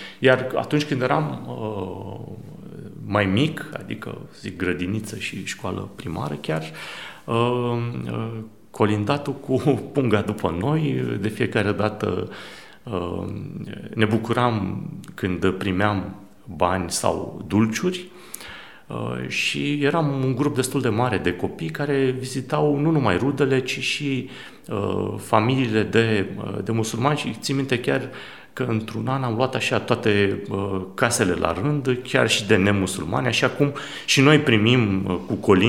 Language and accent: Romanian; Medgidia, Constanța County, Romania; born there; Eu m-am născut în Megidia, în așa numitul cartier tătăresc.